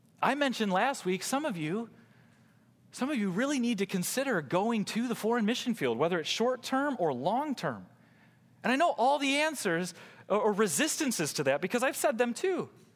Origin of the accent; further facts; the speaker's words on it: Illinois, United States; But we're Bears fans, so we like the Bears. I grew up in Illinois.